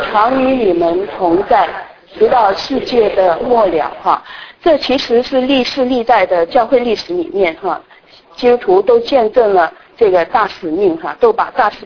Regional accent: Hong Kong; accent: Cantonese; Chinese is a second language; 我是香港来的，所以我的国语是不纯正的，有广东腔。

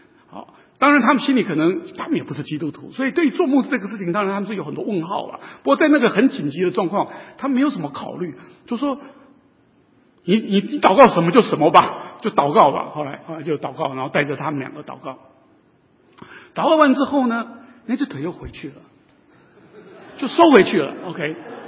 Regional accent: Hsinchu, Hsinchu City, Taiwan; 我在新竹出生的，新竹人，父母亲都是新竹

